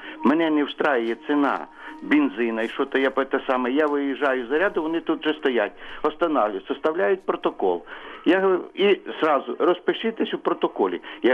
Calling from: Kyiv, Ukraine; Я із Києва

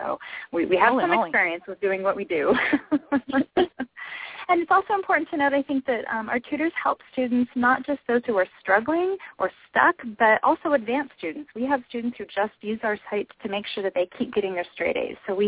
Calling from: Alexandria, Virginia, United States; I'm calling from Alexandria, Virginia, where the weather is also beautiful today

